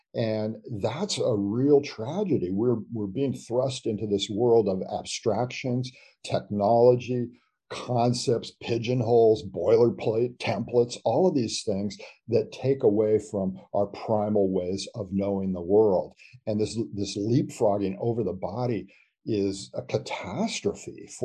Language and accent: English; California, United States; And of course, growing up in California and hearing the story of John Muir and these efforts to save wild places